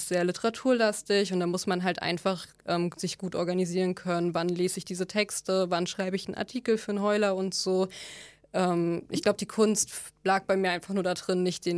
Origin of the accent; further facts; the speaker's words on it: Mecklenburg-Vorpommern, Germany; Ich bin Landeskind, ich bin aus MV, born and bred hier sozusagen.